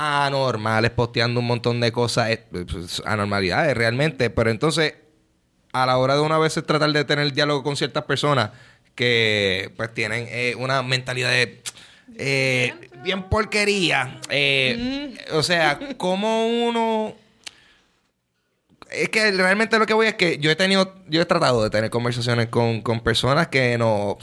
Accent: Puerto Rico; como ciudadanos puertorriqueños

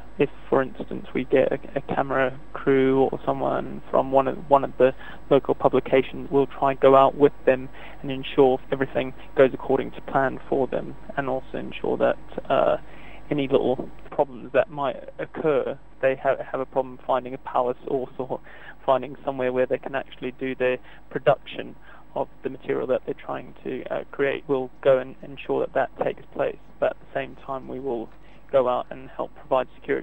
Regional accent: South Africa; I grew up in South Africa

